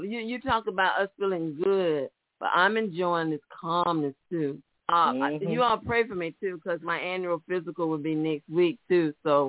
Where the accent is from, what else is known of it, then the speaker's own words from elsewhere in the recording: the South, United States; accent: southern; My southern accent not letting me say it right.